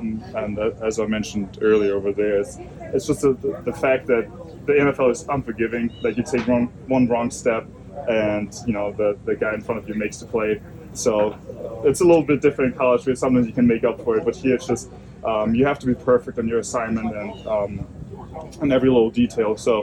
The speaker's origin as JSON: {"language": "English", "country": "Austria", "tie": "born or raised there", "said": "growing up in Austria, you're obviously interested in soccer"}